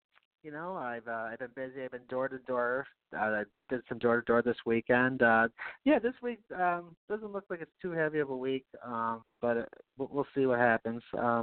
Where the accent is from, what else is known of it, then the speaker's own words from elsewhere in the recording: Albany, New York, United States; well, I'm from Upper Washington, but we have Melrose, Pine Hills, Buckingham Lake, Beverwyck, all over the place.